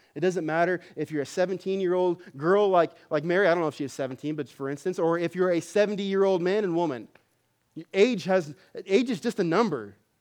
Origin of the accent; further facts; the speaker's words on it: Wellington, New Zealand; I'll never amount to anything because I'm from Wellington.